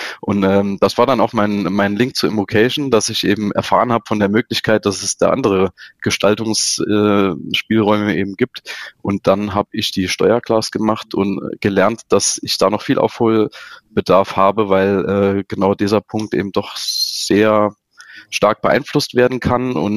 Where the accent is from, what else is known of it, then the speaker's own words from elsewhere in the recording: Saarland, Germany; Also ich komme aus dem Saarland und wohne da auch mittlerweile wieder.